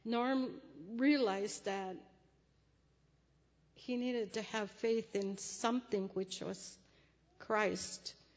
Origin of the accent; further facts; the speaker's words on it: Brownsville, Texas, United States; I was raised in Brownsville, Texas, right close to the Gulf Coast.